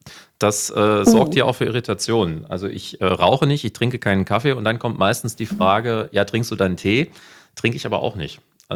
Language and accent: German; Hesse, Germany; accent: North Hessian; hört man meinen nordhessischen Dialekt, Akzent